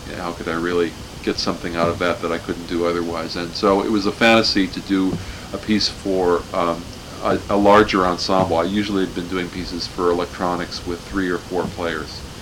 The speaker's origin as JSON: {"language": "English", "town": "Chicago", "region": "Illinois", "country": "United States", "tie": "born or raised there", "said": "And I grew up in on the South Side, so there was a lot of black music around."}